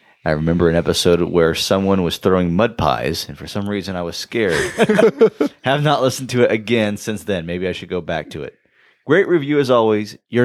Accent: Canada; I am a Canadian

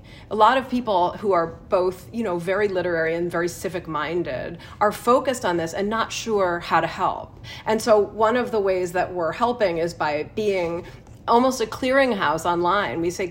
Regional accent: Michigan, United States; now in Chicago, United States; I live in Chicago. I'm from Michigan and I love Michigan.

